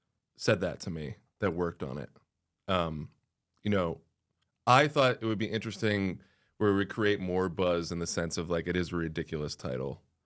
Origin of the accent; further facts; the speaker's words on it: Tampa, Florida, United States; Yeah, I grew up in Tampa, and he did too, in the St. Pete area.